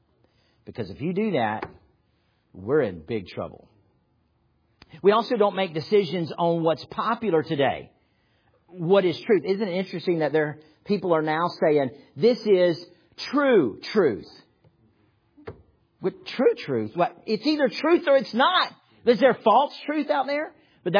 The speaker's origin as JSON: {"language": "English", "region": "the South", "country": "United States", "tie": "born or raised there", "said": "Now, I realize I grew up in the South"}